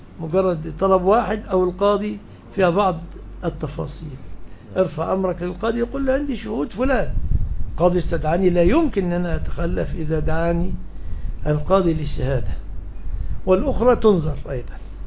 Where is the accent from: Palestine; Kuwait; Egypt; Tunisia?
Egypt